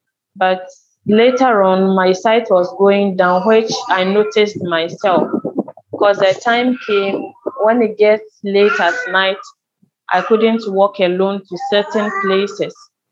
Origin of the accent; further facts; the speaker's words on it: Ghana; a visually impaired lady, 28 years. I'm from Ghana, and I am a social worker working in the Volta region, to be precise.